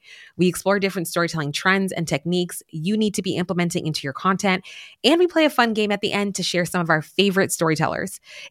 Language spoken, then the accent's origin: English; New York, United States; born there; Both of my parents, they immigrated to the U.S. about over 30 years ago. So I was born in New York.